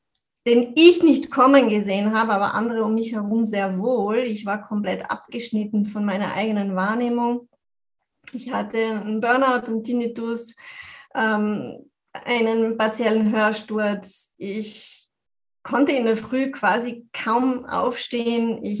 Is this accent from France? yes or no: yes; France; German is a second language; now in Austria; ich konnte Deutsch noch nicht so gut wie jetzt. Das ist nicht meine Muttersprache. Ich bin in Frankreich geboren und aufgewachsen.